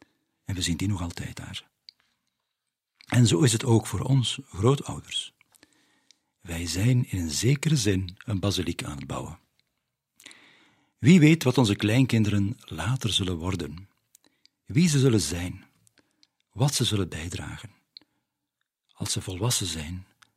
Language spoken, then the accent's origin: Dutch; Vlezenbeek, Flemish Brabant, Belgium; Kijk, wij zijn afkomstig van Vlezenbeek, vlakbij Halle